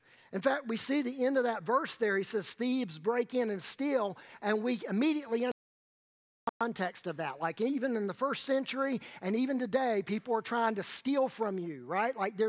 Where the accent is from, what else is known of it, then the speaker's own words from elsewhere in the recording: United States; because we grew up in America, because we grew up in the will of the people, we have a really skewed view of God's kingdom versus my kingdom.